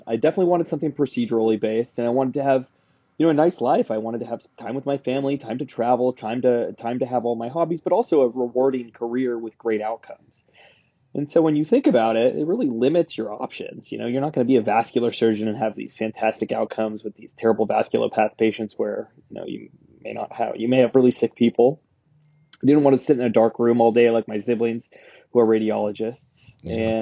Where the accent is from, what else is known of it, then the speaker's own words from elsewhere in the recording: Dallas, Texas, United States; I grew up in the Dallas area. Went to college at UT, so as you can see, I'm a huge Longhorns fan.